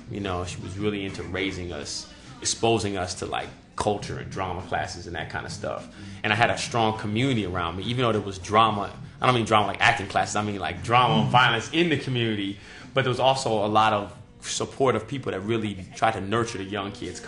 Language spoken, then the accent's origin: English; San Francisco, California, United States; also born or lived in New York City; But I was raised in the Fillmore, in San Francisco, which we call Filmo, if you have the accent.